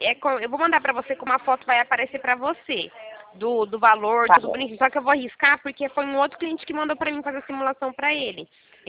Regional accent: São Paulo, Brazil; Não, eu sou de São Paulo.

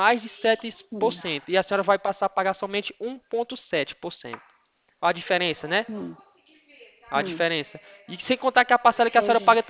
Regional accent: Ouricuri, Pernambuco, Brazil; now in São Paulo, Brazil; Eu sou de Oricuri, mas não moro lá não. Eu moro em São Paulo, faço faculdade, né?

